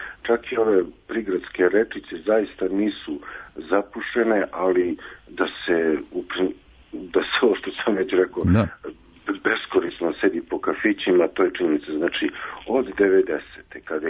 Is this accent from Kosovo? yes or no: no; Kragujevac, Šumadija, Serbia; Iz Kragujevca.